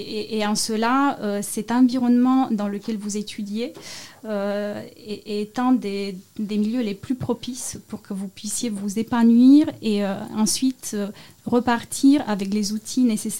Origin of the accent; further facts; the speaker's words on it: Romania; Je viens d'un petit village de Roumanie et je n'avais jamais songé d'en arriver là.